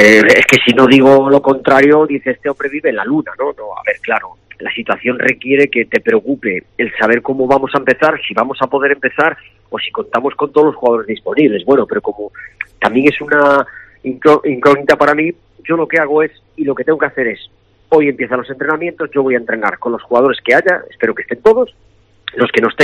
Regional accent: A Coruña, Galicia, Spain; now in Extremadura, Spain; soy coruñés, canterano, pero el Extremadura me ha dado desde los 22 años todo, y dos hijos nacidos aquí.

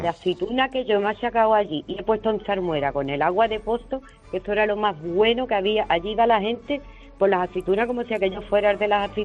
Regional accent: Jerez de la Frontera, Andalusia, Spain; yo soy de Jerez de la Frontera y yo me crié en la calle Doña Blanca, enfrente de Cimago, en el Hotel Garaje Centro.

